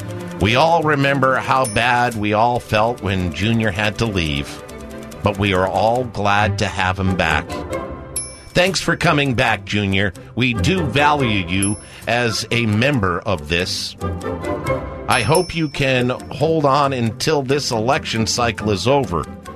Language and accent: English; Fort Myers, Florida, United States; I'm from Fort Myers.